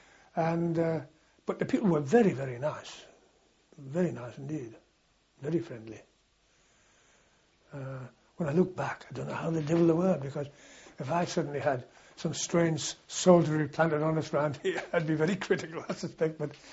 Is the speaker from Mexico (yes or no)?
no; North East England, United Kingdom; being a Geordie, it was mainly football and platoon games and company games